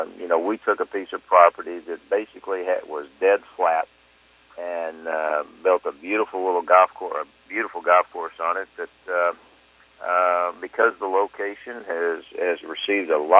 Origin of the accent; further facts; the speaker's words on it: Austin, Texas, United States; And I love having the one in Austin in my hometown